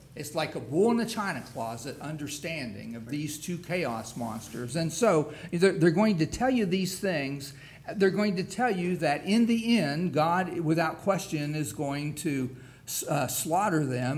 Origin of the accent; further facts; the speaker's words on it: West Virginia, United States; I grew up in West Virginia, and we had some cows. We were not really ranchers, farmers